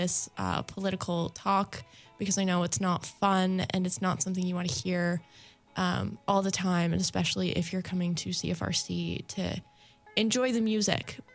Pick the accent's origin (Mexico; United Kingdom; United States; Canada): Canada; Even though we are Canadian, that doesn't mean that it doesn't affect us.